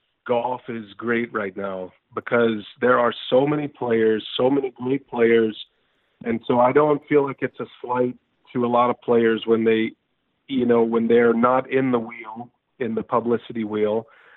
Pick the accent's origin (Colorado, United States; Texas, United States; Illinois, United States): Texas, United States; we're from Texas